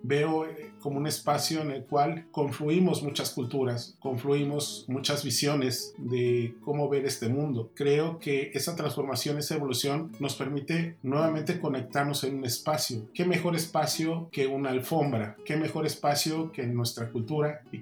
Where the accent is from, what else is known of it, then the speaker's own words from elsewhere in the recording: Mexico City, Mexico; also born or lived in Tlaxcala; Fui criado en la Ciudad de México, en donde estudié y donde trabajo. Pero por otra parte, fui formado con mi familia, con mi cultura y con mi tradición en una pequeña ciudad de Tlaxcala.